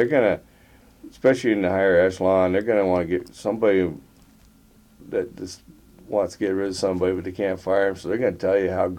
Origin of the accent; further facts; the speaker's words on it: Skagway, Alaska, United States; I mean, I was born and raised in Skagway.